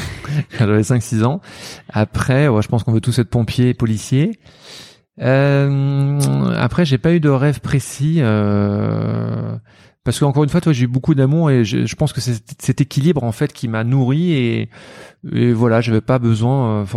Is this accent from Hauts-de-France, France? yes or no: yes; Senlis, Hauts-de-France, France; born there; je suis né à Senlis, dans l'Oise, à 100 km de Paris, à peu près 60 km, je ne me rappelle plus.